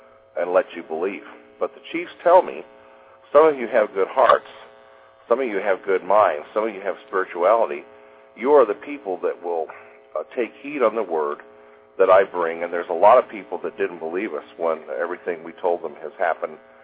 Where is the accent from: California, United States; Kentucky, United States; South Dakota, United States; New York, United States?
South Dakota, United States; Batesland; I'm from Batesland, South Dakota.